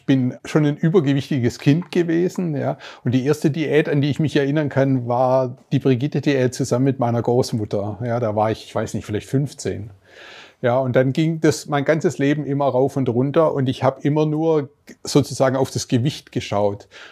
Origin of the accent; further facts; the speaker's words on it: Stuttgart, Baden-Württemberg, Germany; ich komme aus Stuttgart